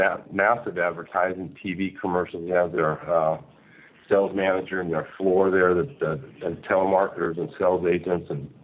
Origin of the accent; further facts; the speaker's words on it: Colorado, United States; now in Panama; Yeah, I'm a Native American. I grew up in Colorado.